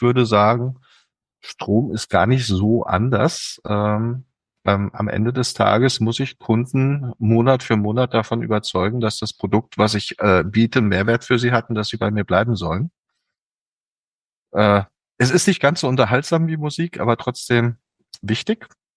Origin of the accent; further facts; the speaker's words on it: Frankfurt, Hesse, Germany; mein Heimatort oder meine Heimbasis ist Frankfurt. Das heißt, ich bin 3 Tage die Woche in Rubendorf, 2 Tage in Frankfurt, einfach weil ich hier auch familiär verwurzelt bin.